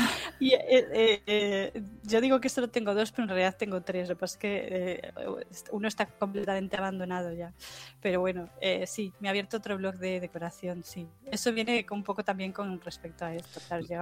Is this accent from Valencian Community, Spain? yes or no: no; Galicia, Spain; como soy gallega, vivo en el norte